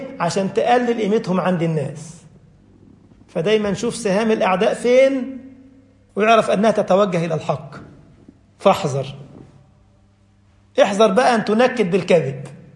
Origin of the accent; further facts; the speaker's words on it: Egypt; أنا مصري صح؟ عندنا صعيد وعندنا وجه بحري،